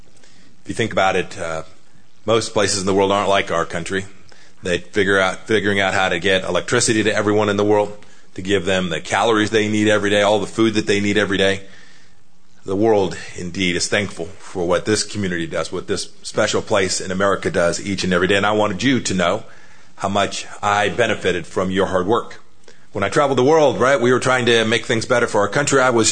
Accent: California, United States; Well, I grew up in Southern California.

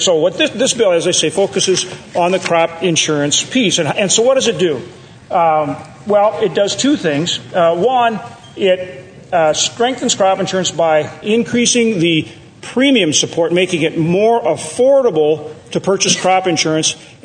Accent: North Dakota, United States; like my home state of North Dakota

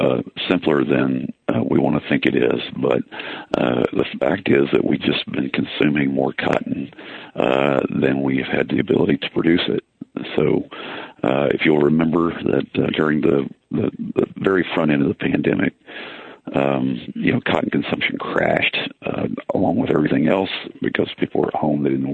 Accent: Burnet, Texas, United States; I grew up in Burnett, Texas, which is on the north end of the hill country.

